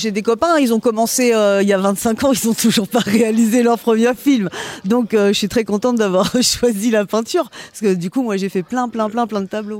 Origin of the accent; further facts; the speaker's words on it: Grand Est, France; Alors, moi, physiquement, je viens de Lorraine.